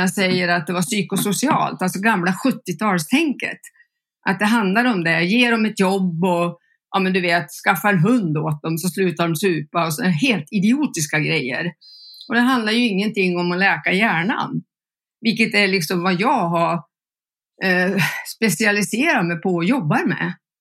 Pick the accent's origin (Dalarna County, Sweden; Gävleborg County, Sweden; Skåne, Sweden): Gävleborg County, Sweden; Näsviken; also born or lived in Stockholm; Född och uppväxt i Näsviken där jag bor. Har bott utomlands. Bott i Stockholm och jobbat på Karolinska.